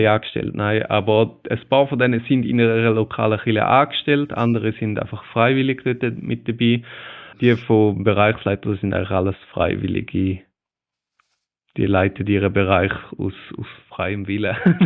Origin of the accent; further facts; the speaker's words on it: Thurgau, Switzerland; Für uns als Thurgauer hört die Schweiz nach Zürich auf.